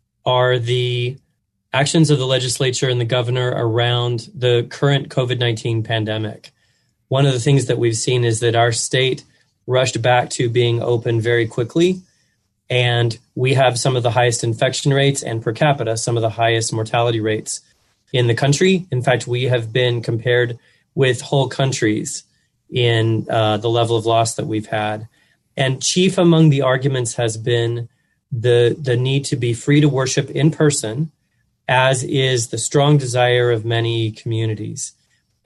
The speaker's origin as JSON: {"language": "English", "region": "Oklahoma", "country": "United States", "tie": "born or raised there", "said": "I grew up here in Oklahoma."}